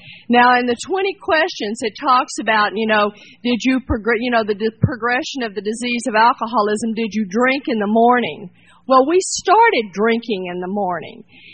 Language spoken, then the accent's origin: English; Port Arthur, Texas, United States; now in Fountain Valley, United States; But I come from Texas. I was born and raised in Texas, and I got sober in Texas.